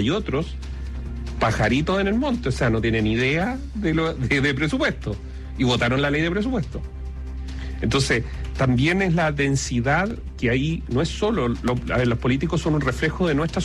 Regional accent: Chile; Entonces, como ciudadanos, como chilenos, hemos hecho ese

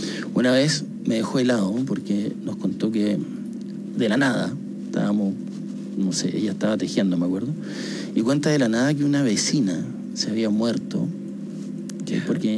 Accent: Magallanes and Chilean Antarctica, Chile; Yo no sé si alguna vez te lo conté, pero yo soy magallánico. Ya, esto ocurrió en Santiago. Yo venía solo para los veranos acá.

